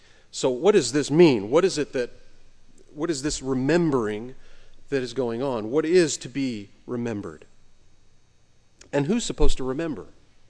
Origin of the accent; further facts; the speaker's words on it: St. Louis, Missouri, United States; I grew up in St. Louis, and I saw the Arch all the time.